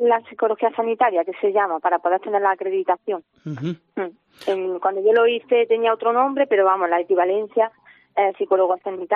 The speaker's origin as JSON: {"language": "Spanish", "town": "Jaén", "region": "Andalusia", "country": "Spain", "tie": "born or raised there", "said": "yo soy de Jaén, eso partiendo por ahí, entonces yo ya vivo ya en Jaén, no tuve que buscar universidad fuera ni nada"}